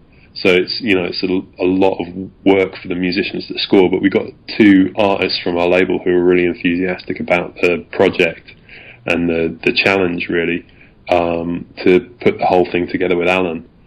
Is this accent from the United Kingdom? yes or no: yes; Bradford, Yorkshire and the Humber, United Kingdom; I grew up in Yorkshire in the 80s, you know, I was born in the 70s, but I, you know, I grew up in Bradford